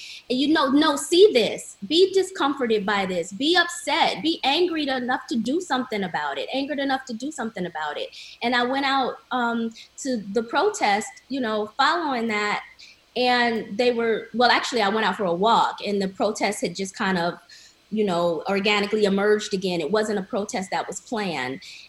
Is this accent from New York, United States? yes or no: no; Detroit, Michigan, United States; moved away as an adult; now in Seattle, United States; I'm in Seattle right now. I'm from Detroit, but I moved to Seattle earlier part of this year.